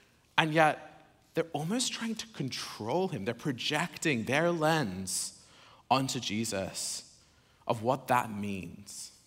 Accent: Sydney, New South Wales, Australia; also born or lived in Oxford / France; now in San Francisco, United States; I'm originally from Sydney, Australia, that's right.

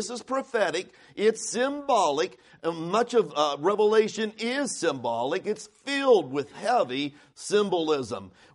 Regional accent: United States; I love being an American, even though we've got all of our problems and you've got all these politicians arguing, fighting one another.

